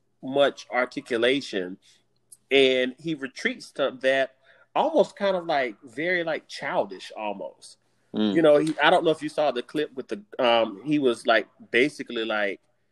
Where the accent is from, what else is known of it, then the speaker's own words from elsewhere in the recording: South Carolina, United States; So he then came to my home state, good old South Carolina.